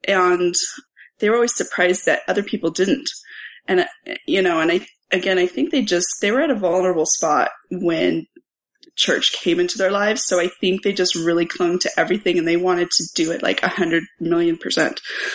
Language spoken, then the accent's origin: English; Reno, Nevada, United States; also born or lived in Wisconsin; We grew up in Reno, Nevada. I was actually born in Wisconsin. My parents lived in the Midwest when I was little, but they moved out here when I was really young.